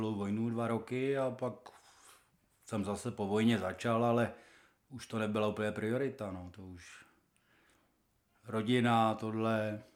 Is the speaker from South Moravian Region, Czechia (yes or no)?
no; Prague, Czechia; No, tak odmala. Já jsem vyrůstal na Smíchově a volba byla jasná.